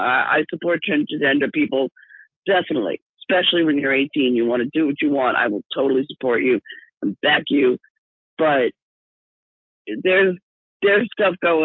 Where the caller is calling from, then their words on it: New York, United States; I am calling from Long Island, New York.